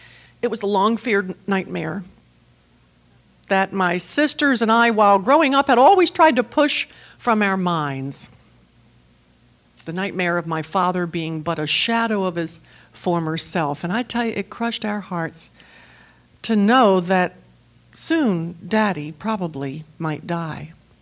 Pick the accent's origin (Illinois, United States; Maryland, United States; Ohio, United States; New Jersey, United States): Maryland, United States; Baltimore; And I grew up in Baltimore, Maryland, so I feel like I'm amongst hometown folks being here with you all.